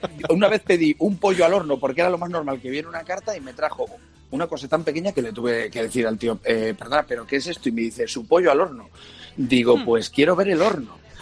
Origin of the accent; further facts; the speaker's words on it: Casasola de Arión, Castile and León, Spain; now in Madrid, Spain; Casasola de Arión es un pueblo pequeñito de Valladolid, sí. Y lo que te decía, como somos 300